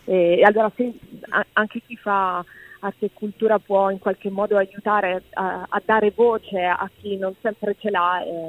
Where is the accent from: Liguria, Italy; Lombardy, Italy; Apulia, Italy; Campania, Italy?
Apulia, Italy; Taranto; Io sono di un paese della provincia di Taranto, mm-hmm. sono cresciuta a Taranto e lì che ho frequentato, insomma, cioè, il conservatorio